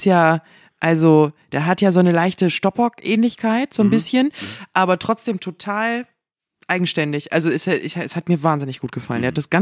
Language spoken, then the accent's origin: German; Essen, North Rhine-Westphalia, Germany; Sagte ich, ach guck, ich auch. Und dann hatten wir direkt so eine Essener Süden-Verbindung.